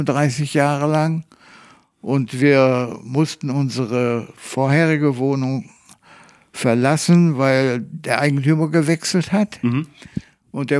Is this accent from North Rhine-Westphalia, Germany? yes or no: yes; Oberhausen, North Rhine-Westphalia, Germany; Wir sind aus Oberhausen nie weg gewesen.